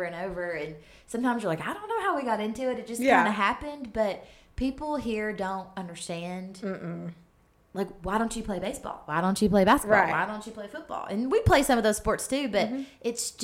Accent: Kentucky, United States; And which I am from Kentucky, so I'm used to it being snowy and cold.

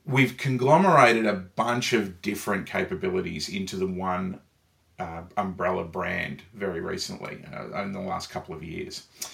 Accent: Australia; So being Australian, everyone with a Mac in their name becomes Macca, which is unfortunate given that we call McDonald's Maccas out here

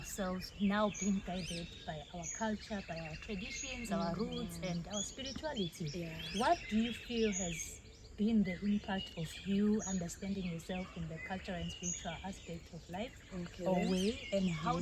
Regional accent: Eswatini; Being born in a country, I'm from Eswatini

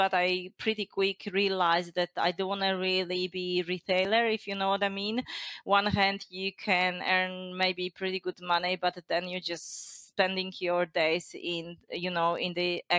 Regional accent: Warsaw, Masovian Voivodeship, Poland; now in Perth, Australia; And in terms of living in Perth compared to Warsaw, because I'm from Warsaw

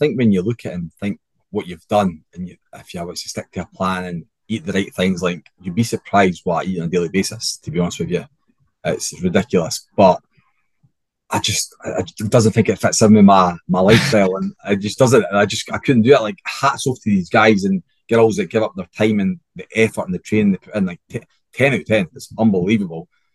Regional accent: Edinburgh, Scotland, United Kingdom; Look at me, I'm from Edinburgh.

